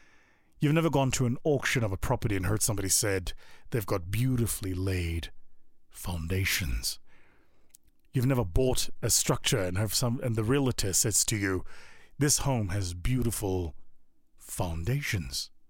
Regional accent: South Africa; from my home country of South Africa in a place called the Vaal

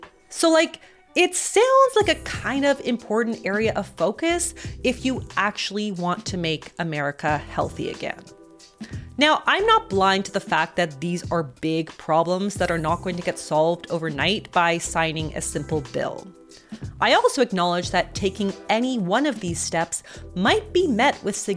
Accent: Canada; As a Canadian mom, I truly cannot imagine this being my reality.

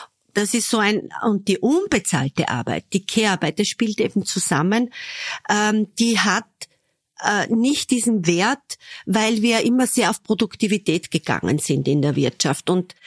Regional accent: Burgenland, Austria; Sie haben schon gesagt, ich komme aus dem Südburgenland.

